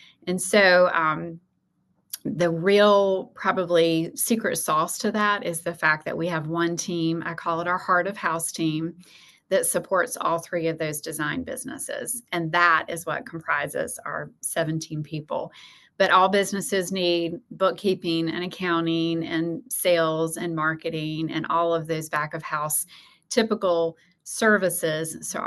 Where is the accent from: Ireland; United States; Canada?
United States; High Point, North Carolina; High Point, North Carolina. I wasn't born here, but raised here.